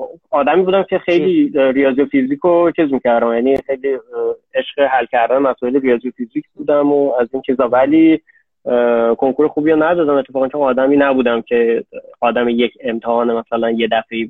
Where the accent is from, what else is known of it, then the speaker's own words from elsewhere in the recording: Isfahan, Iran; born there; من متولد اصفهانم اول از بعد متولد سال 66 هستم دی ماه 66